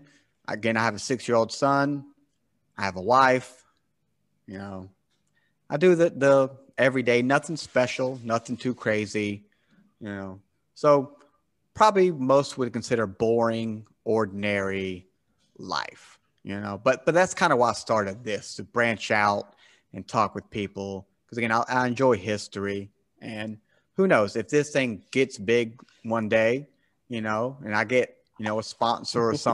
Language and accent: English; the South, United States; because I'm from the South, right? I live in South Carolina.